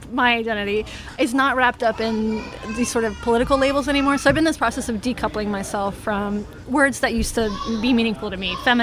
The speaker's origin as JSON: {"language": "English", "region": "the South", "country": "United States", "said": "And from my experience, I'm from the South."}